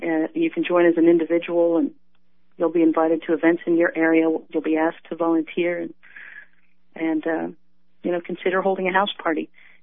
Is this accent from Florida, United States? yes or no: yes; Florida, United States; People think, I grew up in North Florida. Some people think North Florida's way, you know, too conservative, people won't listen.